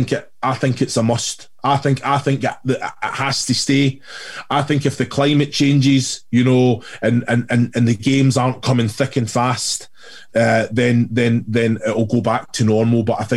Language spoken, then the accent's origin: English; Kilmarnock, Scotland, United Kingdom; You know, you've got to remember, I grew up in Kilmarnock